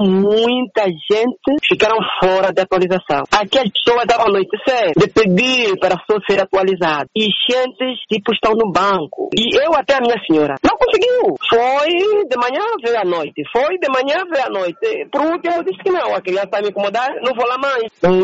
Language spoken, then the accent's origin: Portuguese; Moxico, Angola; eu sou do Moxico, eu estou aqui no Moxico